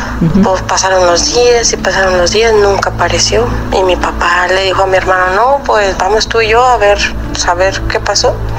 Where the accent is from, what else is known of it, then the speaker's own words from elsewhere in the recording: Coahuila, Mexico; Pues yo soy del norte de Coahuila.